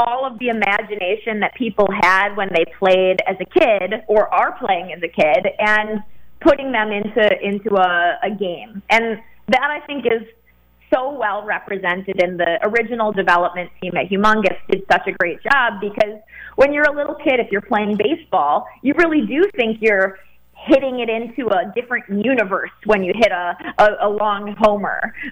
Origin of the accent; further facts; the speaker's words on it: Chicago, Illinois, United States; But it was interesting because I grew up in Chicago, and that was the 90s were, the best time to grow up in Chicago.